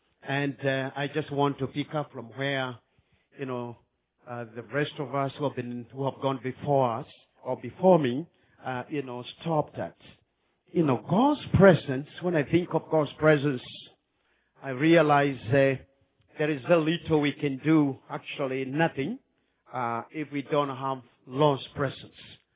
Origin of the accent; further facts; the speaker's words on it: Kenya; By now, you know, we come from Kenya. Nakuru is our city, about 1 million people. That's where we have been residing for the last 34 years when we have been ministering.